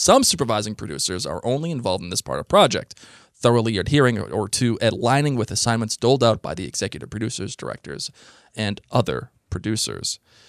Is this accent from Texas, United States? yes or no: no; Boston, Massachusetts, United States; I'm not French. I'm from Boston.